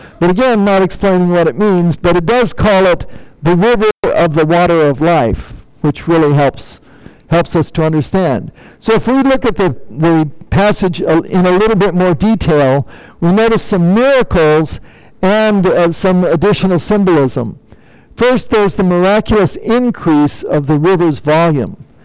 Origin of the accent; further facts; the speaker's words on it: Albuquerque, New Mexico, United States; I'm from Albuquerque, New Mexico